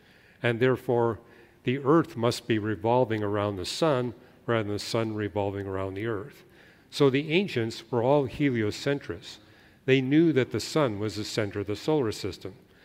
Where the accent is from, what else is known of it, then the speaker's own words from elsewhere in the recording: Canada; And so, you know, I grew up in Canada, and in Canada, yeah, you can't see Canopus from Canada because that star is too far south.